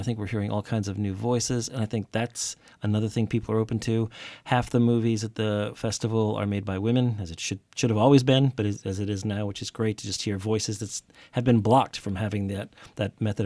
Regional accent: Florida, United States; I'm from Florida, which is different

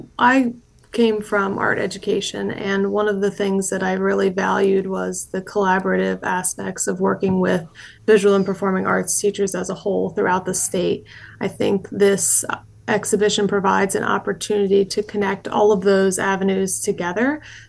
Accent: Dover, Delaware, United States; nostalgic memories for me of growing up in Dover, hearing Del State's marching band playing as you're, you know, driving down 13. I could hear it from my parents' house growing up

